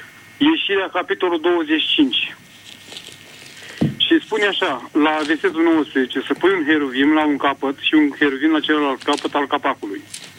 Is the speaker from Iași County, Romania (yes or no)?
yes; Iași, Iași County, Romania; vă sunt din Iași.